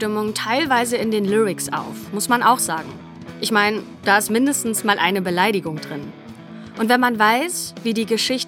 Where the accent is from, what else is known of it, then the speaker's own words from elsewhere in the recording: Northern Germany, Germany; Das kann ich als Norddeutsche, weit weg von Bruno und Bayern, total nachempfinden.